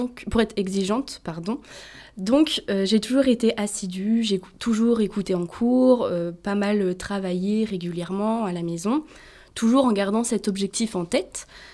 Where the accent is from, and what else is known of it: Auvergne-Rhône-Alpes, France